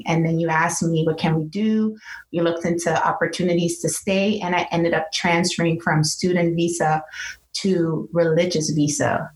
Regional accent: Amsterdam, North Holland, Netherlands; moved away as an adult; now in United States; I was born and raised in Amsterdam, first generation from parents from Suriname.

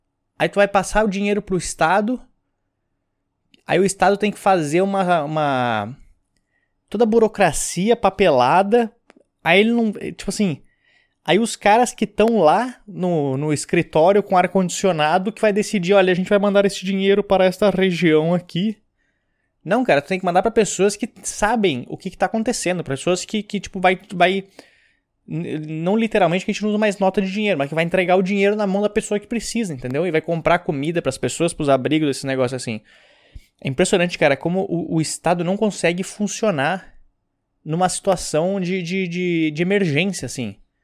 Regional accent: Rio Grande do Sul, Brazil; Eu sou gaúcho, como as pessoas devem saber também, meu sotaque, né?

